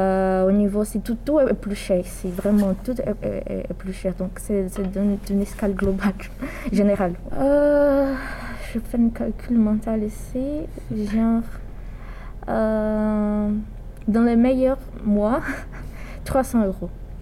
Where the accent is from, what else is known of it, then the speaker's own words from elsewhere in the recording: Brazil; j'ai 20 ans et je fais L2 en psychologie à l'Université de Tours. Je suis brésilienne.